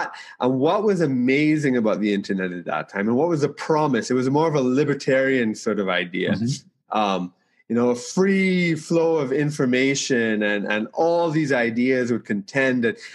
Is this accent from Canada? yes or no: yes; Canada; also born or lived in United States; now in Trinidad and Tobago; I was actually born in the U.S., although I never lived there. And I grew up in Canada, and I did my first degree at the University of Toronto. But my parents are from Trinidad and Tobago.